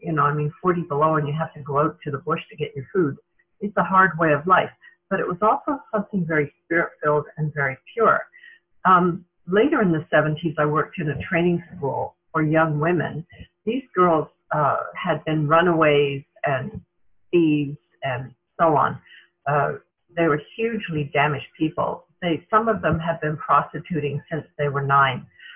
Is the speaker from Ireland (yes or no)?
no; England, United Kingdom; born there; I was born in England immediately after the Second World War